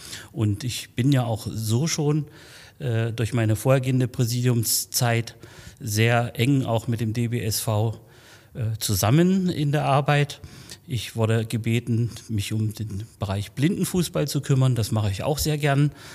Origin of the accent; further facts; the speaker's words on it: Wernigerode, Saxony-Anhalt, Germany; born there; Ich bin 1964 geboren in Wernigerode und wohne auch immer noch im Harz.